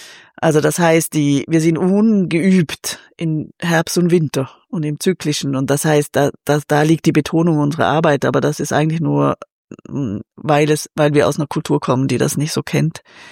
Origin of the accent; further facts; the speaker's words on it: Liechtenstein; Also die Prägung war katholisch und so Kirche. Ich bin in Liechtenstein aufgewachsen, aber war viel draußen.